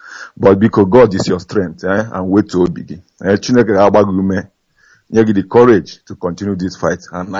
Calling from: Augsburg, Bavaria, Germany; I'm calling from Augsburg, Germany.

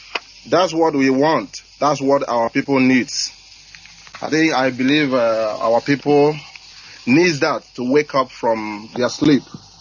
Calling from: China; I'm calling from China.

